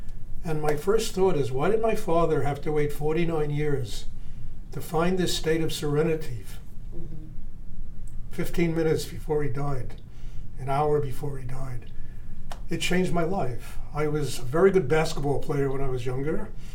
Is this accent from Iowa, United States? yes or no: no; Bronx, New York, United States; born there; I was born in the Bronx, New York, in the South Bronx, actually. You know, tenement area of New York.